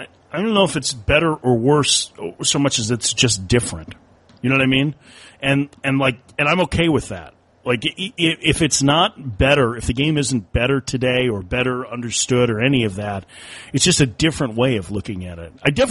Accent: Minnesota, United States; I'm from Minnesota and really went down there to check out Mr. Buxton play.

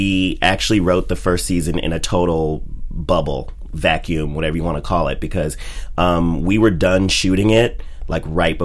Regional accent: Chicago, Illinois, United States; I'm originally from Chicago.

